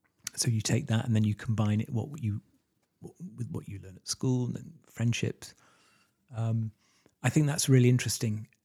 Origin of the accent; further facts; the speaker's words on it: United Kingdom; now in North America; all parts of Europe and my home country, the United Kingdom, here in North America